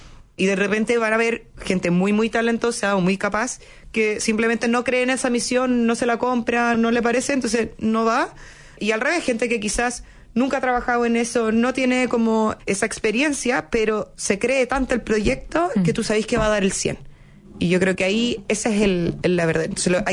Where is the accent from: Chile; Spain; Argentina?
Chile; no me refiero a que yo soy chilena, estoy en Santiago